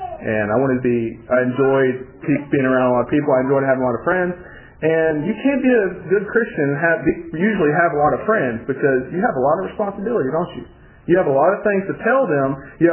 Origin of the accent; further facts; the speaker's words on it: Florida, United States; Especially in Alabama. I'm from Florida originally.